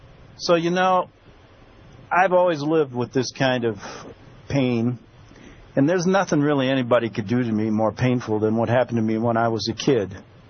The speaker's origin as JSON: {"language": "English", "town": "Chicago", "region": "Illinois", "country": "United States", "tie": "born or raised there", "said": "I'm thinking back when I grew up, and I grew up in Chicago as a kid in the 60s."}